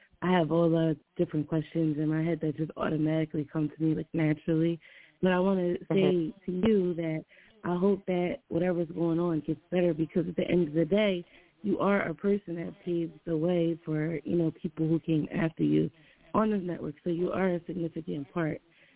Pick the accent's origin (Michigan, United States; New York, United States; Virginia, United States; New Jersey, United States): New Jersey, United States; I'm from Jersey, and I'm doing fine.